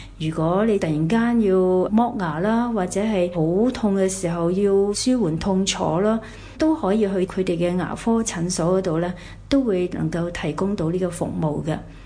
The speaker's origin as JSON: {"language": "Cantonese", "country": "Hong Kong", "said": "各位朋友大家好，我是香港的"}